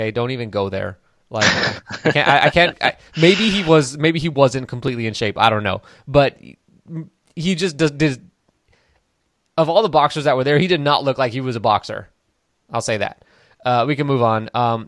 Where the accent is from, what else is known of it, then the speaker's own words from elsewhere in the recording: Los Angeles, California, United States; NBA champion for the LA Lakers, my hometown team.